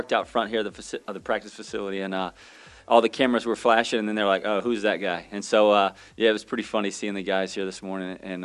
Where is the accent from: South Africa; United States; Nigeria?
United States; Pensacola, Florida; I'm from Pensacola, Florida, so the closest team was driving distance was the Saints. And so watching the Saints growing up, pulling for the Saints